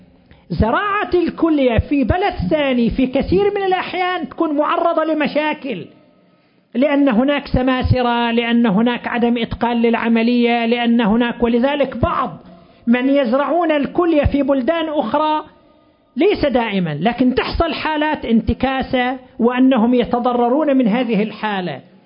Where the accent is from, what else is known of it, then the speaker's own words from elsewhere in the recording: Saudi Arabia; ونشر كتاب عن أحد المواطنين عندنا في السعودية